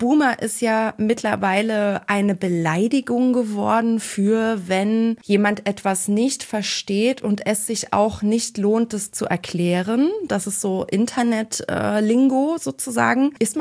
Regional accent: Germany; born there; und ich bin 1987 noch in der DDR geboren.

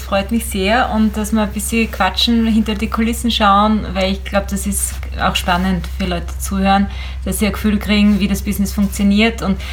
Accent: Styria, Austria; ich bin ja in der Oststeiermark groß geworden und ich war eigentlich umgeben von Selbstständigen, weil mein Papa, meine Mama, alle waren selbstständig.

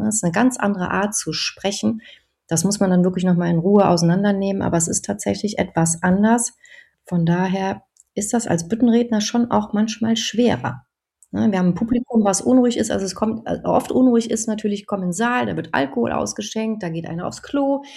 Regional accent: Cologne, North Rhine-Westphalia, Germany; ich bin ja in der Südstadt groß geworden

